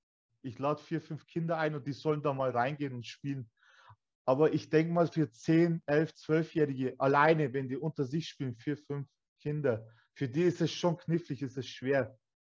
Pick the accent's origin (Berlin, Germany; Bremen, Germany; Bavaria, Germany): Bavaria, Germany; ich bin ein bayerischer Türk. Ich bin Türke. Also ich bin hier geboren, aufgewachsen. Meine Eltern kamen damals aus der Türkei. Ich bin zweite Generation.